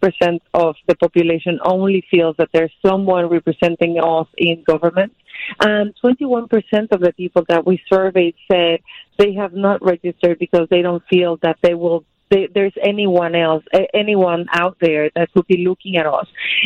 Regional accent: Miami, Florida, United States; I'm Cuban from Miami, different than Cuban from Chicago, if you want, or Mexican or Venezuela.

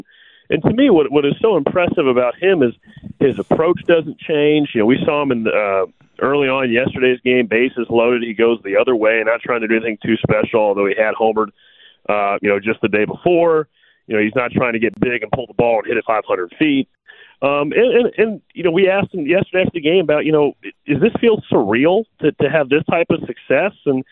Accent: Atlanta, Georgia, United States; And again, I I'm born and raised in Atlanta.

